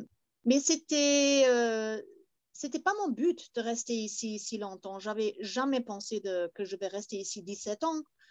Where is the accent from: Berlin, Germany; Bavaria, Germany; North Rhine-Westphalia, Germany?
Berlin, Germany; also born or lived in Pau, France; en Allemagne, à Berlin, je me sens quand même allemand. Il n'y a personne qui me demandait, oh, tu viens d'où ou quelque chose, parce que je parle quand même allemand comme une Allemande, et on